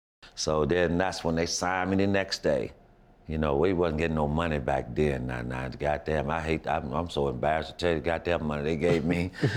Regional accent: Florida, United States; now in San Antonio, United States

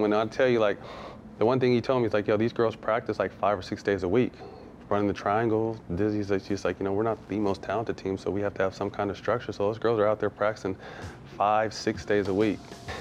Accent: California, United States; And I mean, I grew up in Cali.

